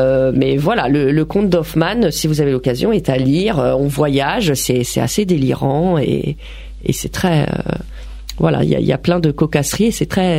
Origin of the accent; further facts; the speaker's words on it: Grand Est, France; Moi, j'ai des souvenirs de Noël de mon enfance en Alsace.